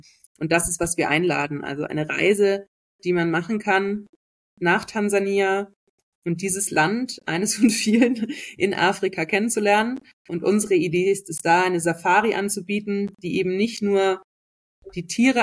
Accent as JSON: {"language": "German", "town": "Munich", "region": "Bavaria", "country": "Germany", "said": "Ich komme tatsächlich aus München. Das ist ein bisschen witzig, aber ich bin nicht mit dem Dirndl auf die Welt gekommen. Aber ich habe in München ganz lange gelebt."}